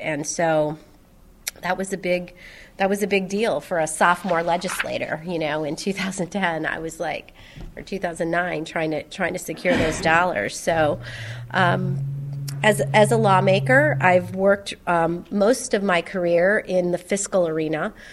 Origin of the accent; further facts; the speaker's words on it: East Chicago, Indiana, United States; I grew up in East Chicago in Munster.